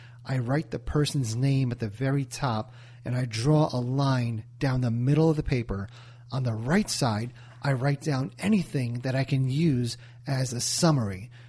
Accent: New Jersey, United States; I'm from Jersey. I'm a pretty high-strung guy, high-energy guy, and I want to talk a lot.

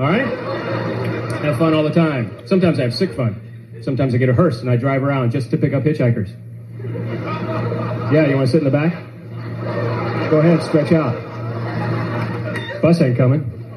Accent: the South, United States; I grew up in the South. I'm a Catholic.

